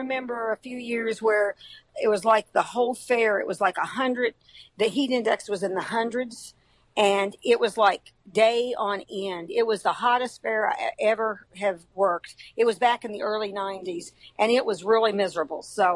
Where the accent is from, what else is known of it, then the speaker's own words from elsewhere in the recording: Corydon, Indiana, United States; We're from Corydon, Indiana.